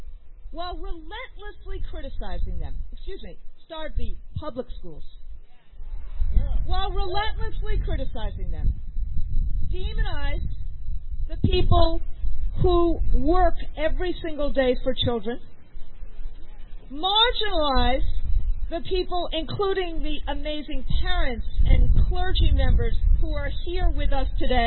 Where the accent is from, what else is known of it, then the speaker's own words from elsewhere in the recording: New York, United States; Sorry, I am a New Yorker.